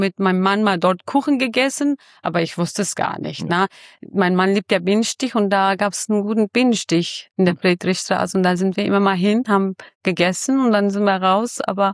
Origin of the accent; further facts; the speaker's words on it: Mardin, Turkey; now in Fulda, Germany; ja, ich komme aus Mardin, beziehungsweise aus dem Saivin. Ich bin geboren in Kinnicki, ja.